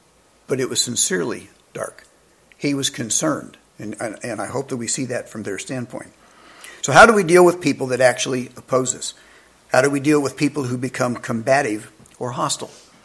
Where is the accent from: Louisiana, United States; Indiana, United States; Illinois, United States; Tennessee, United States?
Indiana, United States; I grew up in Indiana where we had a Catholic church, but it was very small.